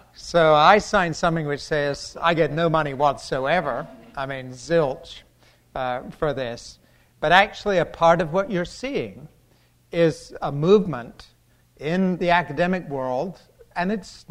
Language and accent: English; United Kingdom; I think far more than in my home country of Great Britain